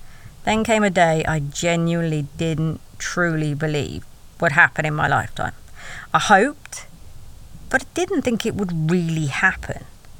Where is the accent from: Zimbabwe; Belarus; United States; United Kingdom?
United Kingdom; Talking of the weather, and being British, it is a talent I possess